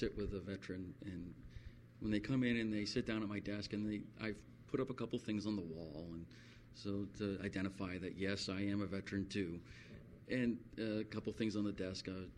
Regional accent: Pittsfield, New Hampshire, United States; Well, Jim, I grew up in New Hampshire, of all places, a little town called Pittsfield, New Hampshire, with a great military tradition in that town.

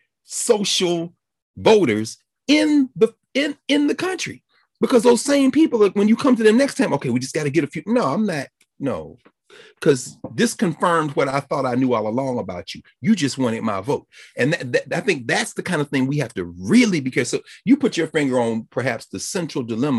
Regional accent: the South, United States; being a Southerner, coming up in the land of the lost cause, I know what white nationalism looks like.

